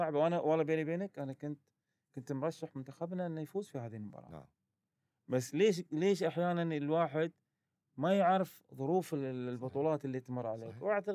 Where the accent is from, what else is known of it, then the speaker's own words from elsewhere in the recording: Qatar; أنا رشحت المنتخب القطري كوني كقطري أتمنى.